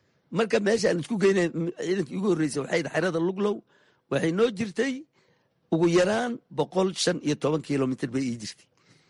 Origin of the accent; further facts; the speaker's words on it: Jamaame, Lower Juba, Somalia; waxaan ku soo koray degmada Jamaa ma la dhaho, waan ku soo barbaaray miyigan ku dhashay, laakiin koritaankayga wuxuu ahaa degmada Jamaamo.